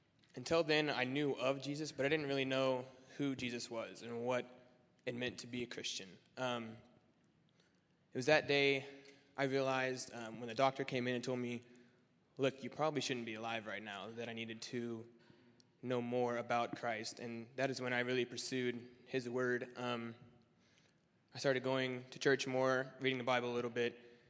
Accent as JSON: {"language": "English", "region": "Kansas", "country": "United States", "said": "I'm from Mount Ridge, Kansas."}